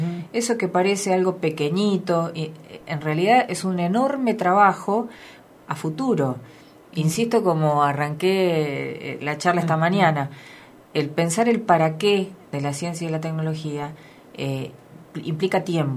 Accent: Argentina; nosotros como argentinos y argentinas

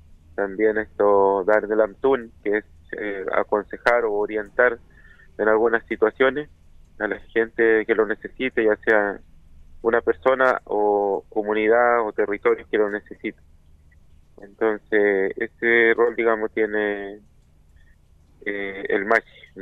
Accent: San Juan de la Costa, Los Lagos, Chile; soy machi de Lumapu, específicamente, bueno, la ciudad que tengo más cercana es Osorno, comuna de San Juan de la Costa.

